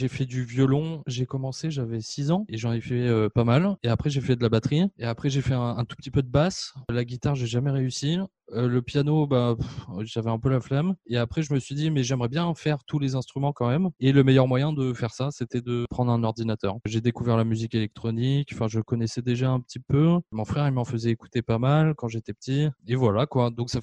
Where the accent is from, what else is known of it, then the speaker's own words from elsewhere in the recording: France; Je suis français de France et j'habite en France aussi.